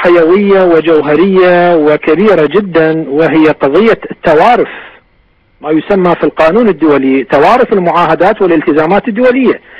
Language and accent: Arabic; Iraq; وإني كعراقي مراقب ومستقل أقول بكل صراحة متفائل جدا